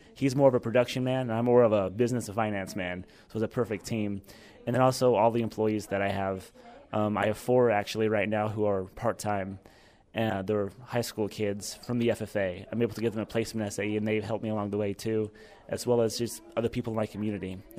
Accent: Missouri, United States; I'm from Missouri.

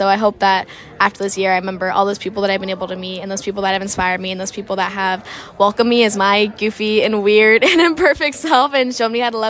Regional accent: Macomb, Illinois, United States; So I grew up in Macomb, Illinois, which is on the western side, and I actually grew up in town, didn't grow up on a farm

